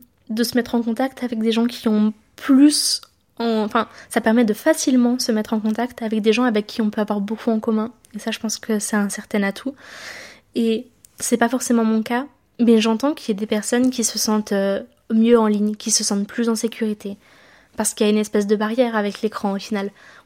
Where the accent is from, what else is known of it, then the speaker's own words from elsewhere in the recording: Montreuil, Île-de-France, France; j'ai 25 ans. Je suis née à Montreuil dans le 93 et j'ai toujours vécu un peu dans cette région-là, entre Bondy et maintenant Gagny. Je suis née le 17 octobre 1999.